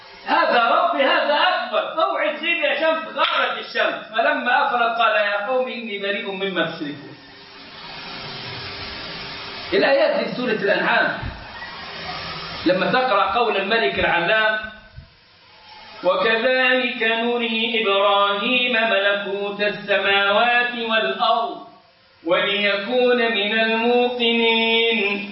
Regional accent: Egypt; فالأمر جميل، وإحنا عندنا في مصر بنغني له.

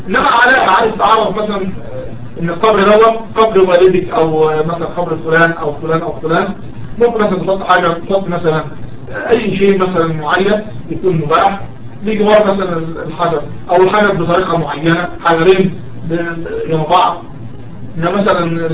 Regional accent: Egypt; هذا مثلا بالنسبة للمقابر اللي هي مشهورة عندنا في مصر مثلا وفي غيرها من بعض البلدان

